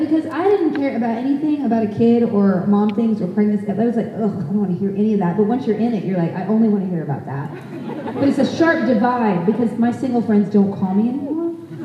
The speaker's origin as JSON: {"language": "English", "town": "Austin", "region": "Texas", "country": "United States", "said": "No, I'm from Austin. Well, I consider myself from Austin because I feel like I was here, I lived here from when I was 15 to like 21."}